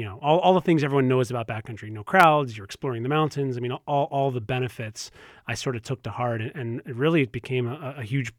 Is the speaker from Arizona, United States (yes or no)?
no; Maryland, United States; now in Vermont, United States; I moved here about 5 years ago to start a family. And I knew how to ski. I'm from Maryland